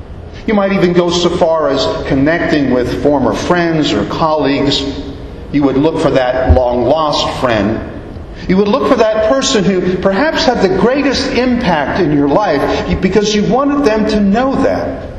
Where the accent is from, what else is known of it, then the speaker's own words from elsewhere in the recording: Long Island, New York, United States; Growing up in Long Island, I had two uncles and an aunt. And for the first several years, we did the family stuff, as much as Germans do family stuff.